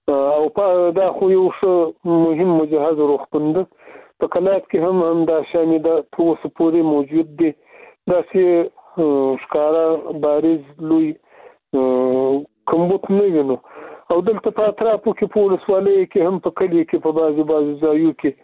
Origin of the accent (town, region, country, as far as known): Afghanistan